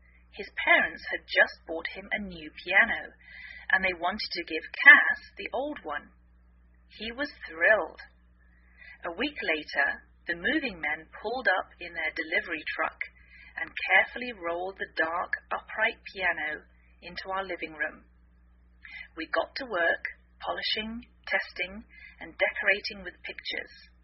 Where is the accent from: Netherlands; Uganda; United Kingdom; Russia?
United Kingdom; England; now in United States; I'm English.I live in the northwest of the United States